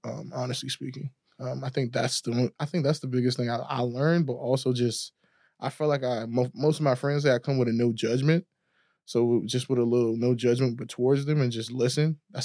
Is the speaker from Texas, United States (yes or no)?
no; Richmond, Virginia, United States; I grew up in Richmond, and I grew up with a lot of opportunities, I can say.